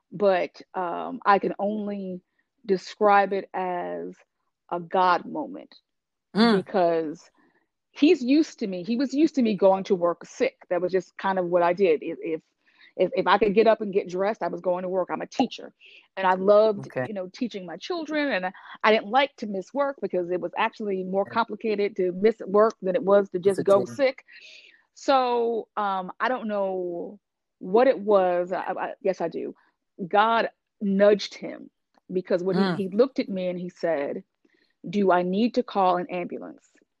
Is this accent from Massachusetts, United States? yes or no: yes; West Newton, Massachusetts, United States; now in Atlanta, United States; But I am originally from West Newton, Massachusetts, and but I live in the great state of Georgia